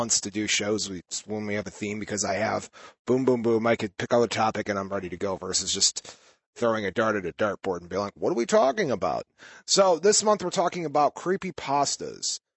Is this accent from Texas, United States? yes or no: no; Illinois, United States; Well, I grew up in the Chicagoland area.